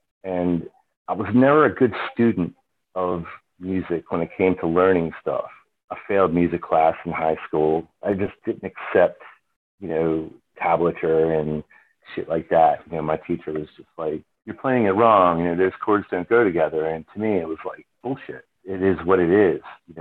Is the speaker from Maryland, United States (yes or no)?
yes; Baltimore, Maryland, United States; Well, I grew up in Baltimore, and my dad was a musician.